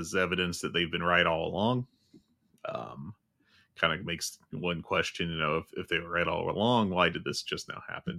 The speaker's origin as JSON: {"language": "English", "region": "West Virginia", "country": "United States", "tie": "born or raised there"}